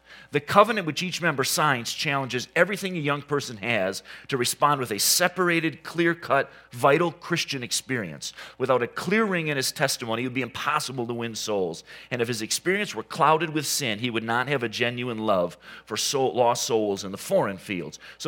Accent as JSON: {"language": "English", "town": "Saginaw", "region": "Michigan", "country": "United States", "tie": "born or raised there", "said": "The church that I grew up in Saginaw was founded by people who later became missionaries"}